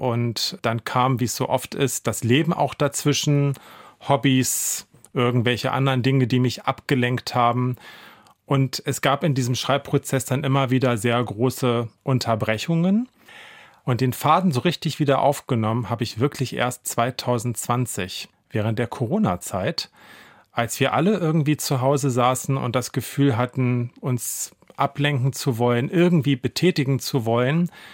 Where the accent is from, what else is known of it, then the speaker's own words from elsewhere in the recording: Braunschweig, Lower Saxony, Germany; Ich bin in der Nähe der Oker aufgewachsen und die zieht sich ja einmal um das ganze Stadtgebiet herum.